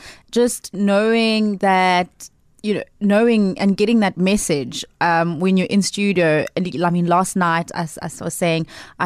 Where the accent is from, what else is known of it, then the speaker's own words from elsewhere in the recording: Gqeberha, Eastern Cape, South Africa; I grew up in Port Elizabeth.